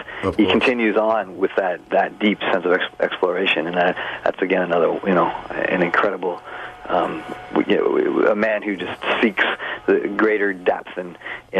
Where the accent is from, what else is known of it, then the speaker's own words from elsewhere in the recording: Brooklyn, New York, United States; I mean, I'm from Brooklyn. I came up in Brooklyn, so that kind of concept is that's unheard of, right?